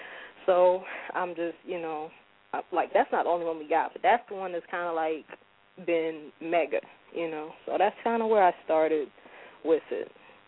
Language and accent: English; South Carolina, United States; I'm not a clone. I'm from South Carolina. I'm not from Mars or, like, I wasn't created in a laboratory.